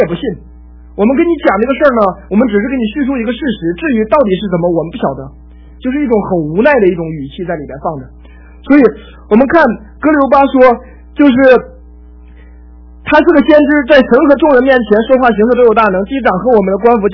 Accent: Henan, China; 用我们老家，我们河南老家里面叫吊丧

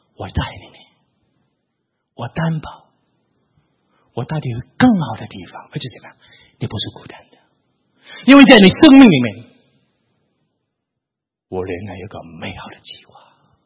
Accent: China; 我要报国，我要爱我的同胞，为我同胞来努力

